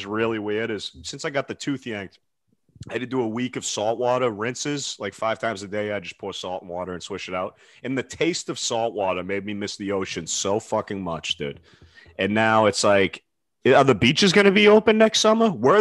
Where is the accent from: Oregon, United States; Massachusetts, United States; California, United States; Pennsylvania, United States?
Massachusetts, United States; Boston; I'm from Boston, and that's like our shtick.